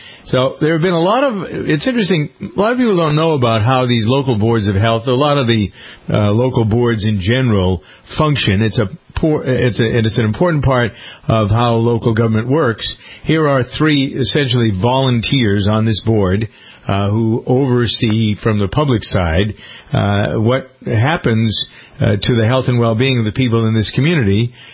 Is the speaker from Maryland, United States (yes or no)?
no; Framingham, Massachusetts, United States; Actually, the story starts in my hometown of Framingham, Massachusetts, with a compounding pharmacy.